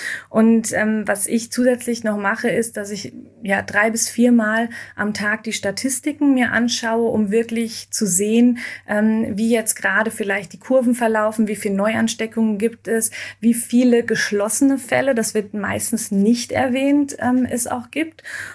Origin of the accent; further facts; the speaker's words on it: Germany; ich bin auch Deutsche